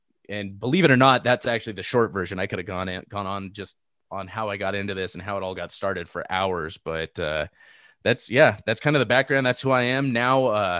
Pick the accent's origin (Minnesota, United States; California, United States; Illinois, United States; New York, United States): California, United States; Seal Beach; And I grew up in Seal Beach. I grew up going, riding my bike to the beach all the time. That was kind of my environment.